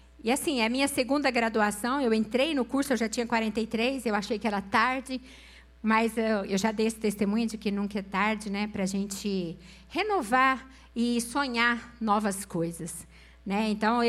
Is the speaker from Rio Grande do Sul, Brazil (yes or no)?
no; Uberlândia, Minas Gerais, Brazil; lá na minha cidade, em Minas, em Uberlândia